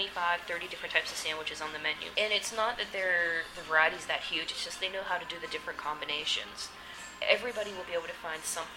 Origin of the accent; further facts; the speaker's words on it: Ambridge, Pennsylvania, United States; Like growing up in the Ambridge area, we had some bakeries downtown that did really good bakery stuff.